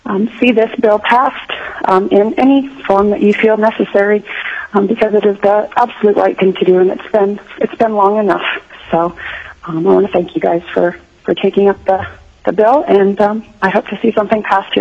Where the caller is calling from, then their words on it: Glen Allen, Virginia, United States; I'm calling from Glen Allen.